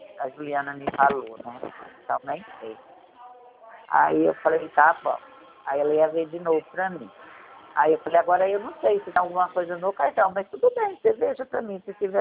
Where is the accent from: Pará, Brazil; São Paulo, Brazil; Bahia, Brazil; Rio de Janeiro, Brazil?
São Paulo, Brazil; Dracena; Eu sou de Dracena.